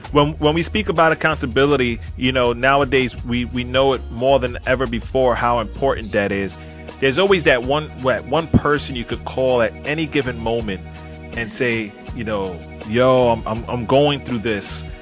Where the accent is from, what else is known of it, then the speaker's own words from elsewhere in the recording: New York, United States; And of course, you know, we're from New York, so the accent always takes us like, yo, that's cool.